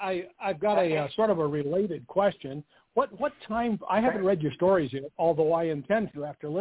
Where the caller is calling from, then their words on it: Centennial, Colorado, United States; I'm calling from Centennial, Colorado.